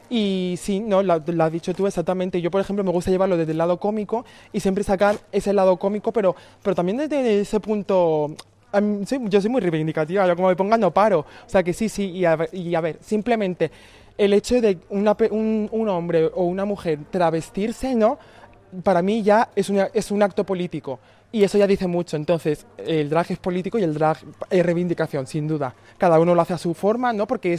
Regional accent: Leganés, Community of Madrid, Spain; yo que soy de Leganés, en Madrid

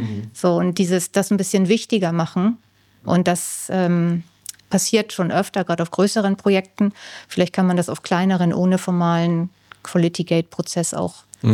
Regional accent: Northern Germany, Germany; gerade die Norddeutschen, ich bin ja Norddeutsche

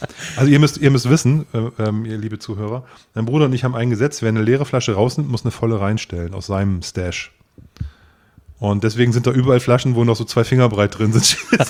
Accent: Leipzig, Saxony, Germany; ich dachte, als Leipziger hat man so eine gewisse Verpflichtung zu seinen lokalen Künstlern

